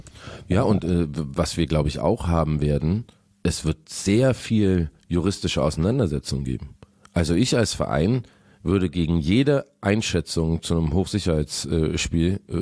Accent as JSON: {"language": "German", "region": "Berlin", "country": "Germany", "said": "Ich bin Berliner"}